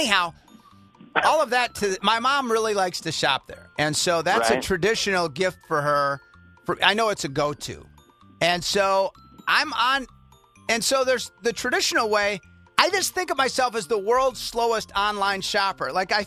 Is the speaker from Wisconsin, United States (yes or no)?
yes; Milwaukee, Wisconsin, United States; I was raised in Milwaukee, and Wauwatosa is a suburb.